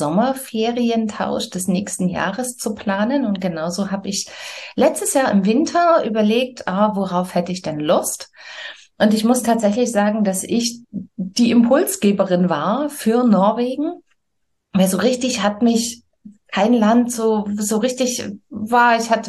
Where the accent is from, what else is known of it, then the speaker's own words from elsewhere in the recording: Saxony, Germany; wir kommen aus Sachsen, aus der Nähe von Dresden